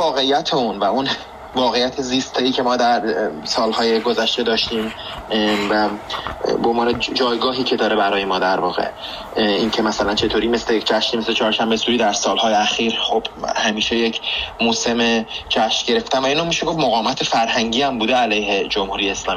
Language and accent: Persian; Iran; برای من به عنوان یک ایرانی که خیلی هویت ملیش براش مهمه